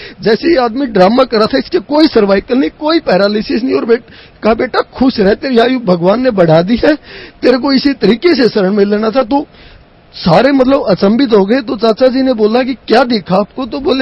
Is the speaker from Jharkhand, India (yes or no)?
no; Pawra, Haryana, India; मेरा गाँव पावड़ा डिस्ट्रिक्ट हिसार हरियाणा से जी।